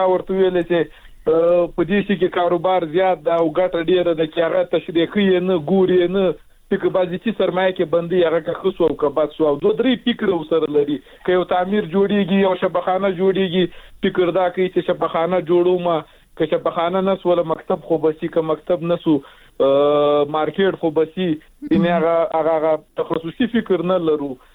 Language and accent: Pashto; Logar, Afghanistan; د موږ د لوګر ولایت د یو داسې ولسوالۍ یو چې هغلته موږ خلک ټول په مهاجرت کې ژوند تېر کړی